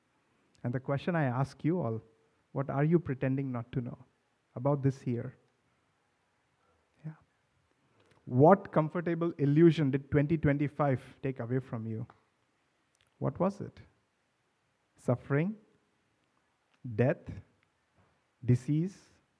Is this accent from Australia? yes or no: no; India; now in United States; Growing up in India, I've come to Silicon Valley.